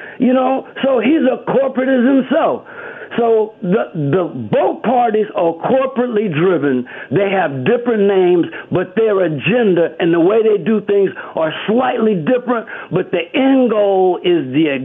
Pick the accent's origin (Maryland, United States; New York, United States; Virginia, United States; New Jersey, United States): New Jersey, United States; Cory Booker comes out. I'm from New Jersey. I don't feel Cory Booker.